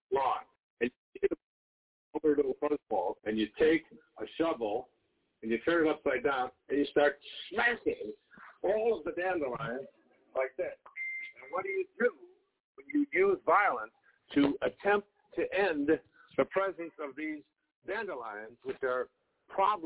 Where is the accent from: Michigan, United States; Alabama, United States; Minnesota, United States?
Michigan, United States; Remember the dandelions when I was growing up in Michigan? We had these dandelions.